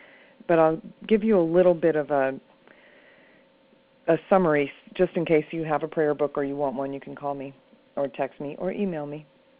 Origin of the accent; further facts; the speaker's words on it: Missouri, United States; I took a two-week vacation and went to my home state of Missouri